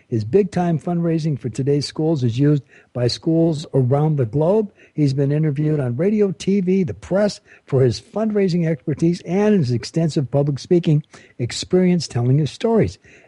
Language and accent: English; Los Angeles, California, United States; also born or lived in Chicago; I was brought up in Los Angeles.